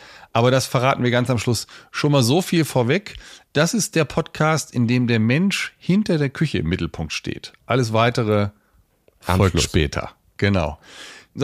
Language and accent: German; Hameln, Lower Saxony, Germany; born there; ich fange an im Jahr 1974, das Weltmeisterjahr. Da bin ich nämlich geboren in Hameln im Weserbergland.